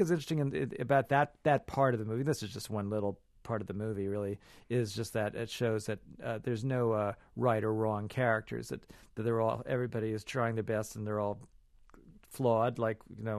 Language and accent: English; Denmark; Yes, I'm from Denmark, which is rather a tricky accent.